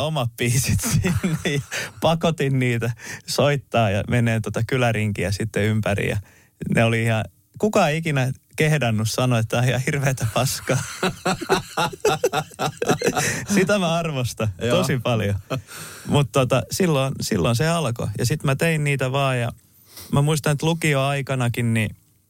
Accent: Isojoki, South Ostrobothnia, Finland; kun mä oon Isojoelta kotosi

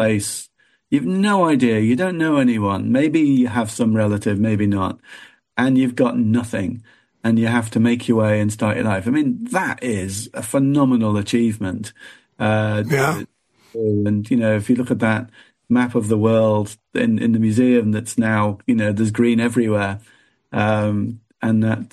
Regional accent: Liverpool, North West England, United Kingdom; I grew up in inner city Liverpool. I was born in Toxteth, and there were no jobs.

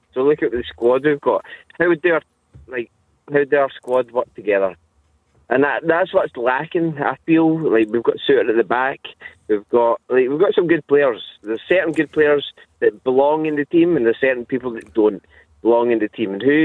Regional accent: Livingston, Scotland, United Kingdom; so I live in Livingston, so I'm from Livingston

